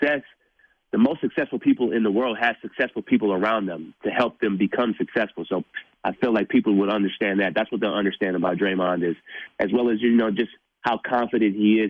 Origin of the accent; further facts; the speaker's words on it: Bloomfield Hills, Michigan, United States; I'm from Blueville Hills